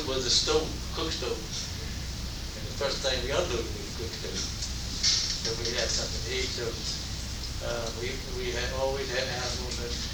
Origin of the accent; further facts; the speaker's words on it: Danville, Virginia, United States; But I was born and raised in Danville, in the southern part of Virginia, right near the North Carolina line. Matter of fact, a lot of people don't think I'm from North Carolina, with this bingo.